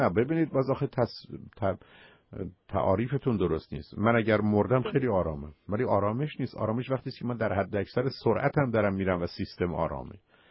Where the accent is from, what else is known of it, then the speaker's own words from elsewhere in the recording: Iran; ما ایرانی هستیم.